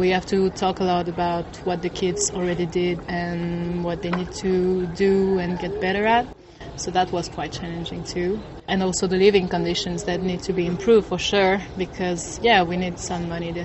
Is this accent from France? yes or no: yes; France; from France. I live in South France and I'm traveling in Southeast Asia for a year now.